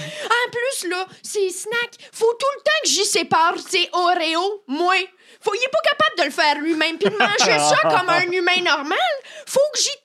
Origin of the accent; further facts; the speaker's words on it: Matane, Quebec, Canada; Ouais, moi, je viens de Matane.